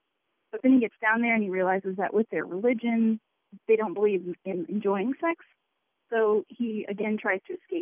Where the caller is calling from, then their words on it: Chapel Hill, North Carolina, United States; I'm calling from Chapel Hill at the Davis Library at UNC Chapel Hill.